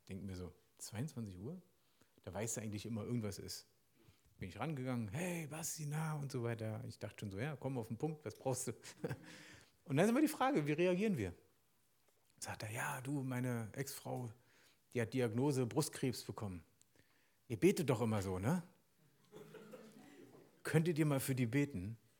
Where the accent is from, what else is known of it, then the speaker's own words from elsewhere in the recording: East Germany, Germany; als Ossi und dann auch noch, oh, 2 Mauern in deinem Leben sind gefallen.